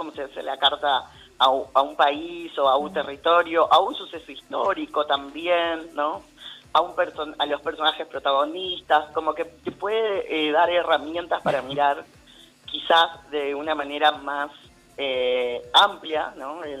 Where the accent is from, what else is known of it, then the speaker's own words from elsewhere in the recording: San Juan, Argentina; yo soy provinciano orgulloso sanjuanino, y no sé